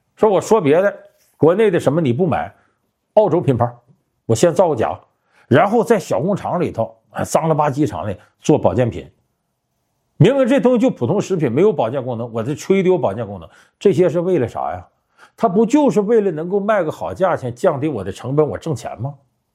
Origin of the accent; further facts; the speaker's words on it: Harbin, Heilongjiang, China; 你比方说前不久我的老家哈尔滨居然出现了8块钱一碗的兰州牛肉拉面